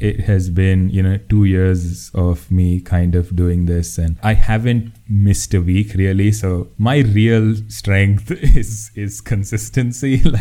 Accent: India; I'm an Indian game designer.

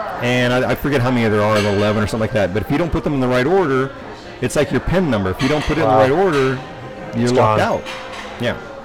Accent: Texas, United States; I grew up in Texas. So football was my life growing up.

